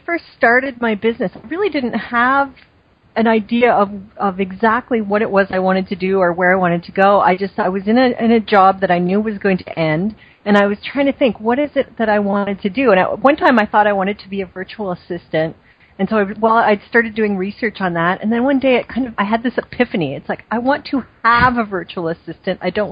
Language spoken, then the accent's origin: English; Canada; first of all, I'm Canadian, and, we're kind of, very, very demure and polite